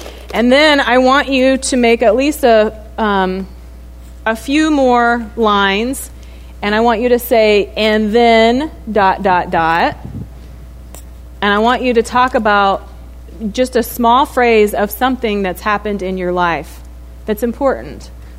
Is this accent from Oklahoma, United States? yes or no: yes; Oklahoma City, Oklahoma, United States; born there; So I was born in Oklahoma City to a couple in their mid-40s.